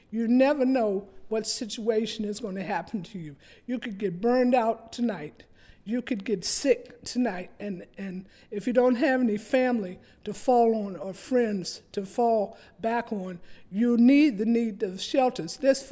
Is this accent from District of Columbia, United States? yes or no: yes; Washington, District of Columbia, United States; born there; I was born in Washington, D.C.